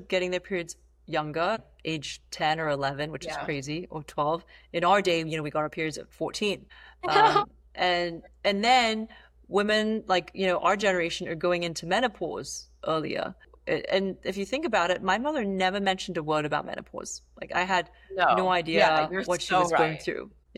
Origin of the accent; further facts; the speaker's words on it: Hong Kong; Yeah, well, the great thing about growing up in Hong Kong is that you have soup with every meal.